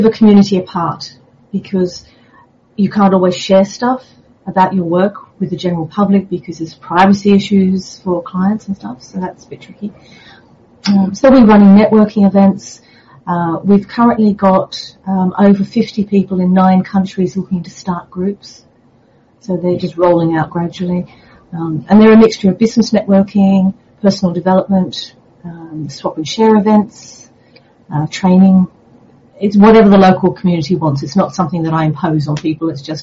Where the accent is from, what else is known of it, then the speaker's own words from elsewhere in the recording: Sydney, New South Wales, Australia; moved away as an adult; now in England; I'm an Australian woman from Sydney growing up. Lived there until I was nearly 40, moved to England back in 2000. I'm a mum and a wife and an artist